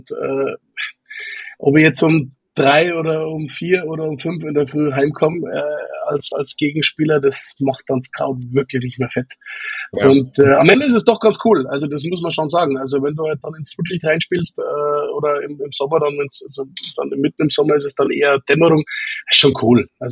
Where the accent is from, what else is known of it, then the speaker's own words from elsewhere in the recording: Bavaria, Germany; accent: Lower Bavarian; weil wenn ich dann einmal in den tiefen niederbayerischen Dialekt verfalle, dann wird es schwierig.